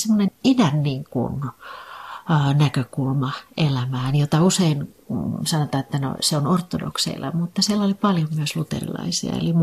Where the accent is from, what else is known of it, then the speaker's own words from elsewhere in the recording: Rääkkylä, North Karelia, Finland; born there; also born or lived in Sysmä; now in Helsinki, Finland; Tosiaan mä oon syntynyt Rääkkylässä. Ja mun isä on Ruskealasta, eli rajan tuolta puolen.